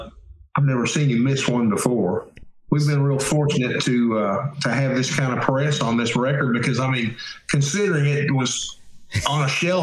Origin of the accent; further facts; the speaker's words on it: Hurst, Texas, United States; Yeah, Hurst. And I was in Hurst in a little town called Richland Hills, just what at the time was a suburb outside of Fort Worth.